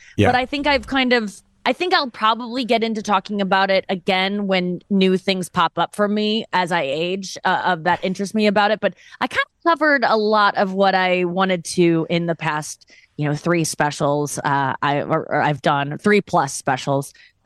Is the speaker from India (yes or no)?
no; St. Louis, Missouri, United States